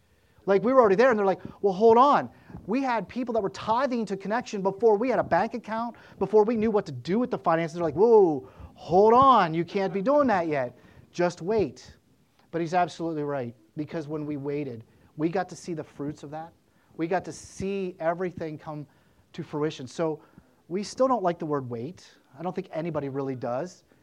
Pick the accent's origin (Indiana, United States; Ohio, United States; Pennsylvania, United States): Ohio, United States; East Palestine; I grew up in East Palestine. So Columbiana was kind of a rival, sort of, kind of.